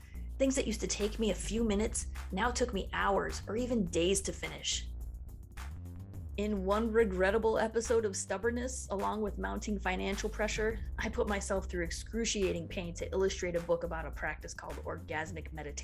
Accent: Detroit, Michigan, United States; Growing up in Detroit, the home of Motown, I'd always been a big music lover.

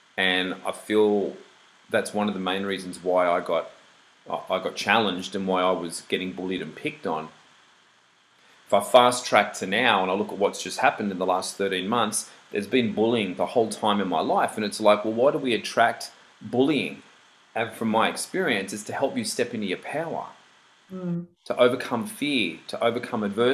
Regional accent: New South Wales, Australia; So I grew up down in south of Sydney, about 45 minutes an hour from the city. So just inland from Cronulla Beach.

